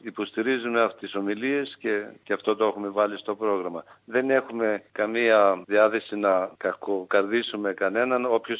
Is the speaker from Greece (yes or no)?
yes; Macedonia, Greece; είμαστε γκρουπ συλλόγων από τη Μακεδονία, από τους νομούς της Μακεδονίας και απαρτίζουμε την Παμακεδονική.